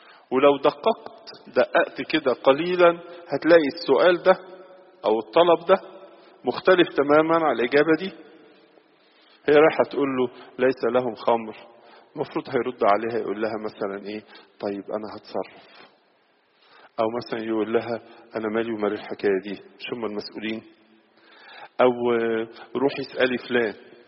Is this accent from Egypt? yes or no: yes; Egypt; زي ما كلنا نعرفها طبعا كمصريين وكأباط